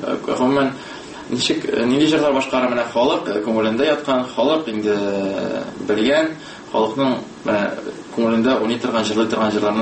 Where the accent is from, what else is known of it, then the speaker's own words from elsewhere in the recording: Kazan, Tatarstan, Russia; Үз туган телемне бик яратам. Мин татар егете, мин Казан егете булсам да, татар телен киләчәктә дә күрәсем килә.